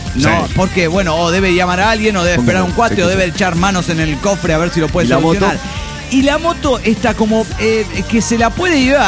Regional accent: Coatzacoalcos, Veracruz, Mexico; de Coatzacoacos.

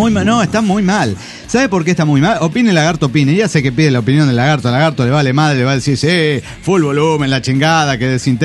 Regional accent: Maracaibo, Zulia, Venezuela; now in Colombia; Maracucho en Locombia

